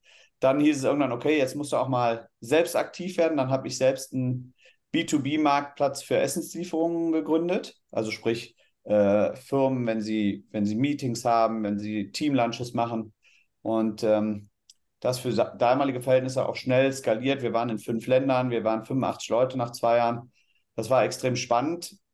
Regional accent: Cologne, North Rhine-Westphalia, Germany; born there; gebürtiger Kölner, habe von der studischen Ausbildung BWL studiert

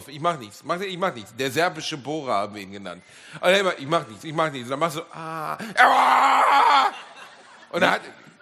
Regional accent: North Rhine-Westphalia, Germany; Ich komme aus dem Ruhrpott.

